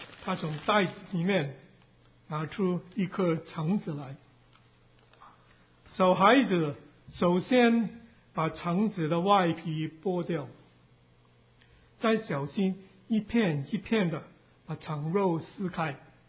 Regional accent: Hong Kong; 我是从香港来的

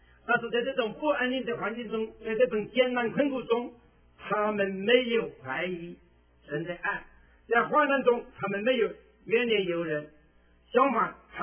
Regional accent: China; now in Canada; 因为咱们都是中国来的，我们有共同的语言

